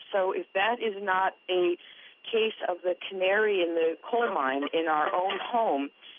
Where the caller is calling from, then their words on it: Rotterdam, New York, United States; I'm calling from Rotterdam, New York.